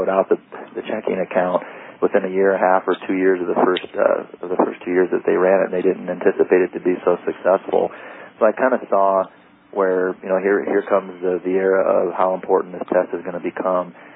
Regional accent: Iowa, United States; moved away; also born or lived in San Diego / Ventura; That was my initial stomping grounds when I moved from Iowa.

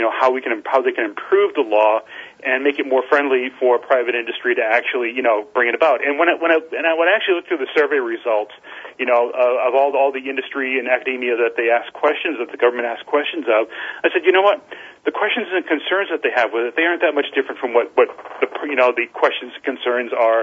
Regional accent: United States; because I'm an American. I have my own perspective

